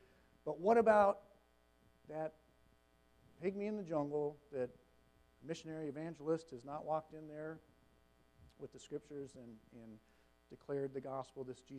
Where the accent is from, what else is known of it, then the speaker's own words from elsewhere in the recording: Minnesota, United States; We grew up in Minnesota, so we're familiar with the orange color.